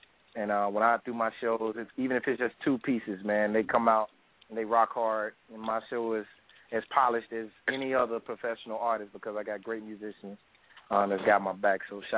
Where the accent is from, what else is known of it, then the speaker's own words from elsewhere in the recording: Tuscaloosa, Alabama, United States; I was born and raised in Roll Tide, Tuscaloosa, Alabama.